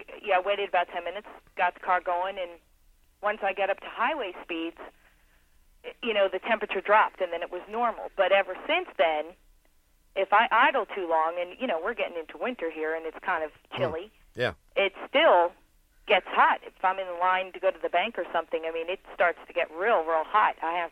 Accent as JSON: {"language": "English", "town": "Kansas City", "country": "United States", "said": "from Kansas City."}